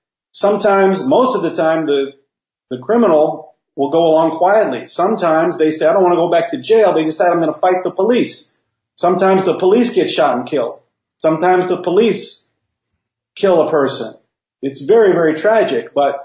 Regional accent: Tennessee, United States; I mean, I grew up in Tennessee in the 80s, and I never heard the N-word.

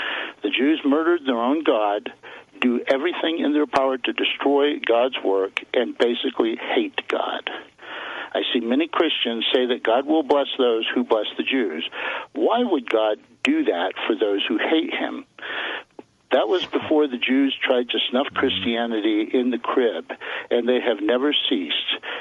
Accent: United States; My grandmother was a Ukrainian, but I'm an American.

